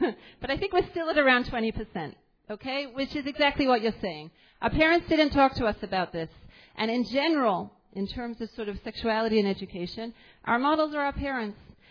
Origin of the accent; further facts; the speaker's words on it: Israel; you know, I came from Israel.